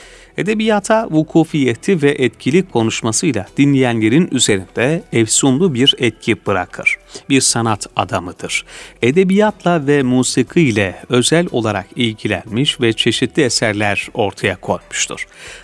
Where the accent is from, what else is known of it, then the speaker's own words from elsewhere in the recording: Ula, Muğla, Turkey; Bendeniz aslen Muğla'nın Ula ilçesindenim.